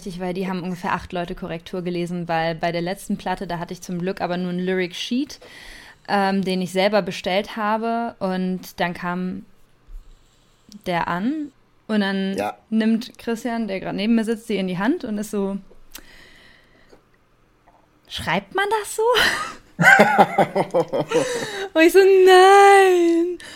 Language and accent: German; Bielefeld, North Rhine-Westphalia, Germany; ich wohne in Bielefeld und wir kommen fast alle aus Bielefeld.